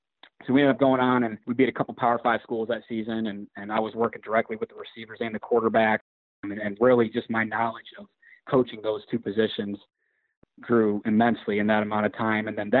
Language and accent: English; Toledo, Ohio, United States; also born or lived in Louisiana / Illinois; I was born in Toledo. We moved, lived in Louisiana for a little while, lived in Illinois, and then we ended up finding a home back here in Toledo.